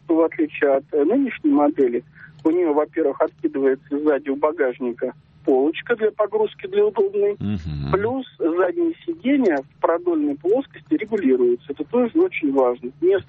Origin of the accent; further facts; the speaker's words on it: Moscow, Russia; Я из Москвы.